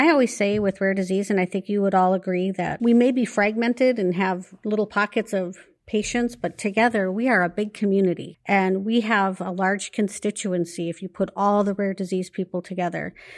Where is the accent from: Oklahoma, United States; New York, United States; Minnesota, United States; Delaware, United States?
Minnesota, United States; I'm from Minnesota. I'm lucky enough to have Senator Klobuchar